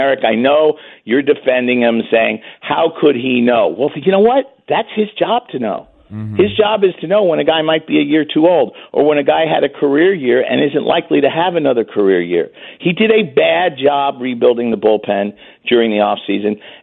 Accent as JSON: {"language": "English", "region": "New York", "country": "United States", "tie": "born or raised there", "said": "I'm from New York. I grew up there. I played that golf course as a kid every summer."}